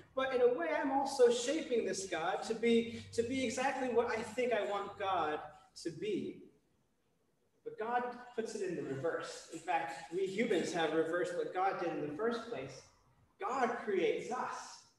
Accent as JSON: {"language": "English", "country": "United States", "said": "So you can tell by my accent, I'm American."}